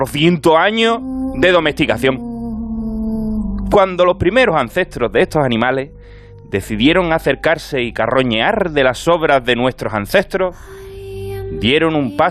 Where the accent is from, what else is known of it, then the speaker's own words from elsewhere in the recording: Cádiz, Andalusia, Spain; un gaditano en las ondas.